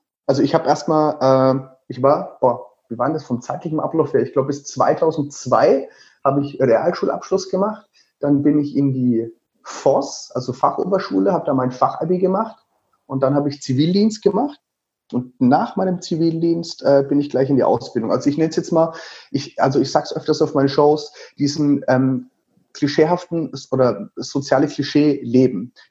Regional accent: Würzburg, Bavaria, Germany; born there; ich bin in Würzburg geboren, Baujahr 86. Mich gibt es also jetzt schon seit 33 Jahren.

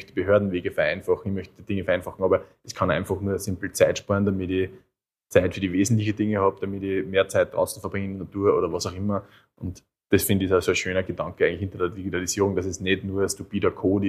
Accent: Linz, Upper Austria, Austria; wir sind beide eben aus Oberösterreich, Linz eigentlich eine Industriestadt

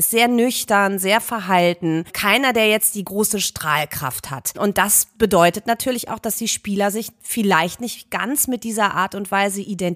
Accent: North Rhine-Westphalia, Germany; meiner Heimat, dem Sauerland, dem Wunderschönen

